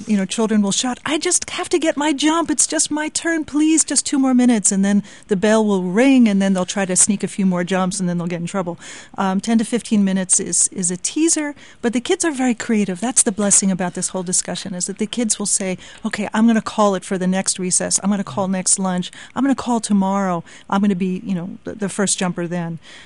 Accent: New York, United States; I know that when I was growing up in New York, that we had a morning recess and an after-lunch recess

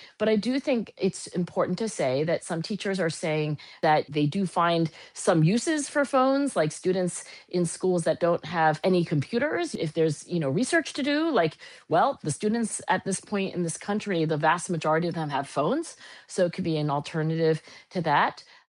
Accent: Philadelphia, Pennsylvania, United States; born there; By the way, I was born in Philadelphia and living in Philadelphia.

